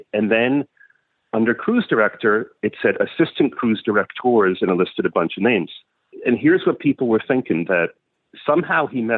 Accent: New York City, New York, United States; I'm a New Yorker, so I suppose de facto food snob.

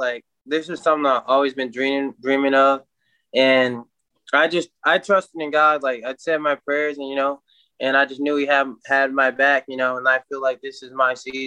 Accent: Lionsville, Alabama, United States; also born or lived in Chicago, United States / Atlanta, United States / Germany; I was born in Chicago. I lived in but I left there like in 2 years. Then I lived in Lionsville, Alabama until I was like 10 or 11. And then I moved to Atlanta, Georgia for a little bit.

